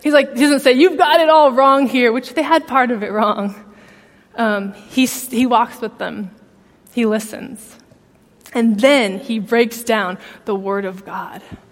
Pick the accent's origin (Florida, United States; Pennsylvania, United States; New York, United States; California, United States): California, United States; now in Michigan, United States; So I'm from California originally. I have been here now, which seems like a long time, 15 years. So this is home now. But when I came to Michigan 15 years ago